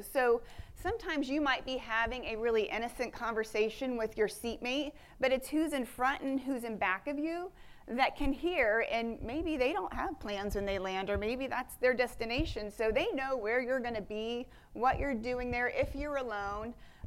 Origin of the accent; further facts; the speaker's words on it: Midwest, United States; you know, I'm from the Midwest, I don't know a stranger.